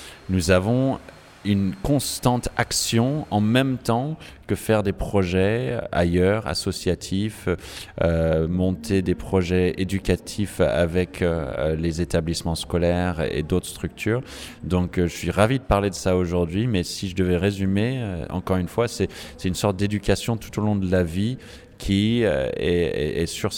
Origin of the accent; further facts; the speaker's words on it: New York, United States; also born or lived in San Francisco / Paris; now in France; je viens de New York et San Francisco, puis j'ai vécu 10 ans à Paris